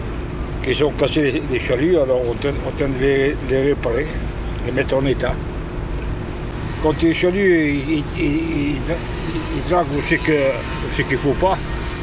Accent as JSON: {"language": "French", "country": "Algeria", "tie": "born or raised there", "also_born_or_lived": "Italy", "moved": "yes", "said": "je suis natif d'Italie. De très jeune, j'ai vécu en Algérie. Et je suis un rapatrié, quoi. Et aussi, comme on dit, les Français, les pieds noirs, je suis un."}